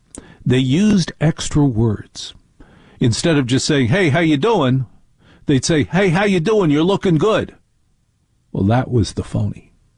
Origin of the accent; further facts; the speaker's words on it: New Jersey, United States; In the life that I grew up in New Jersey, the women were 100% in charge and still are.